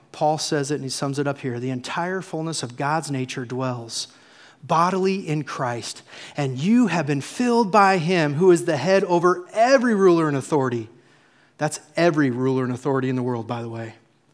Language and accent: English; Columbus, Nebraska, United States; I grew up on the Platte River by Columbus, Nebraska